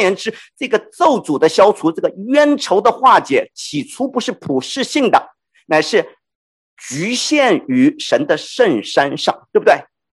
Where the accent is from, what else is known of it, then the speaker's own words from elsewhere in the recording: China; 我是中国人，我讲的是中国话，我们本来没有共同语言的